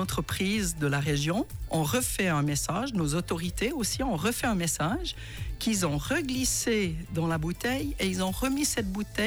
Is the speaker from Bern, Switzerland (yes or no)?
no; Vugelles-La Mothe, Vaud, Switzerland; Je venais du pied du Jura, je venais de Vugel-la-Mouette.